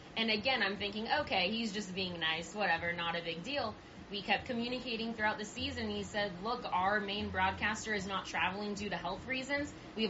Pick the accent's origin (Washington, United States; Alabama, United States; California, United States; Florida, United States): California, United States; Los Angeles; now in Visalia, United States; of course, I'm from the Los Angeles area, but you don't really know a lot about the Central Valley when you're from a big city.